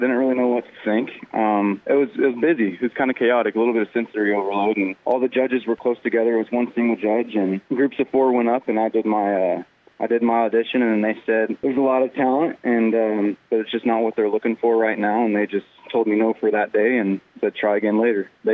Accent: North Platte, Nebraska, United States; also born or lived in Alabama, United States; I was born down south in Alabama, but then moved up at a very young age to North Platte and basically raised ever since, and went to St. Pat's and then went to the high school

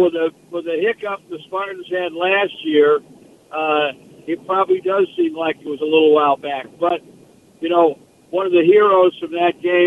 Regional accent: Marshalltown, Iowa, United States; As you know, I grew up in Marshalltown, so Iowa football has always been important to me

